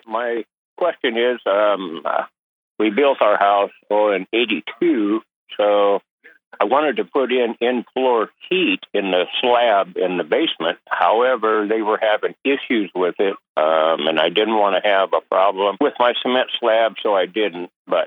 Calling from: Alaska, United States; And I'm calling from Alaska, so we do have our share of cold weather.

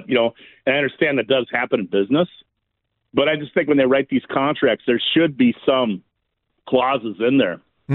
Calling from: West Fargo, North Dakota, United States; Jim, I'm calling from West Fargo.

